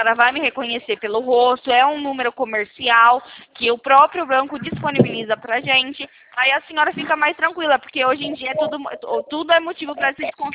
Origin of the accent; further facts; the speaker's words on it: Presidente Prudente, São Paulo, Brazil; born there; now in Campinas, Brazil; Não, eu sou aqui do interior de São Paulo, mas eu já morei em Presidente Prudente. É a minha cidade natal, eu nasci aí, para ser sincera. Eu sou aqui do interior de São Paulo, fico localizado aqui na cidade de Campinas.